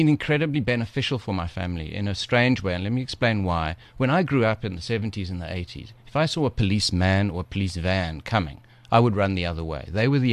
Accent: Cape Town, Western Cape, South Africa; It's my city, it's my hometown, and I love it.

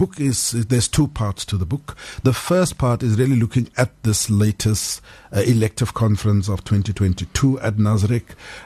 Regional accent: Cape Town, Western Cape, South Africa; now in Johannesburg, South Africa; I'm a local boyki. I'm from Cape Town, even though I now reside in Johannesburg. You know, grew up and studied at high school in Mitchell's Plain.

